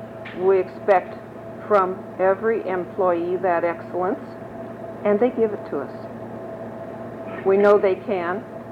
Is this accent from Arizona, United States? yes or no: no; Los Angeles, California, United States; now in Hanford, United States; I grew up in Los Angeles. Moved to Hanford with my husband, who kept telling me this is God's country.